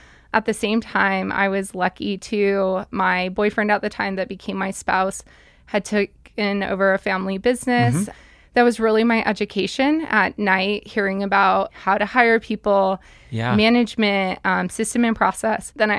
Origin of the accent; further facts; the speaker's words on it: Billings, Montana, United States; also born or lived in Salt Lake City, Utah; Well, I started my life in Salt Lake City, Utah. That's where my family's from. But in fifth grade, moved to Billings, Montana. Okay. So I mostly grew up in Billings, like Eastern Montana.